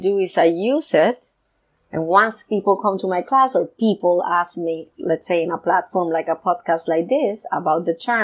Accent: Puerto Rico; I come from Puerto Rico

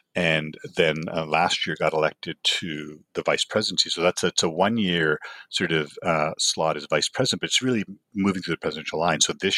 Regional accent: Toronto, Ontario, Canada; growing up in Toronto is the Eastern International region.

